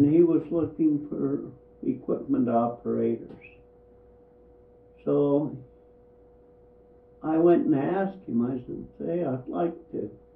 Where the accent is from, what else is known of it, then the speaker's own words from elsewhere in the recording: Alaska, United States; I wanted to go with them, but they wouldn't let me go because I was from Alaska.